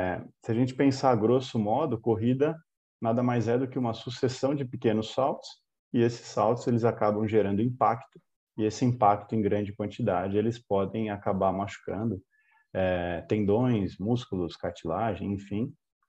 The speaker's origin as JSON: {"language": "Portuguese", "region": "São Paulo", "country": "Brazil", "said": "Sou de São Paulo, né? Trabalho na Care Club e também dou aulas em prédios, condomínios de alunos, etc."}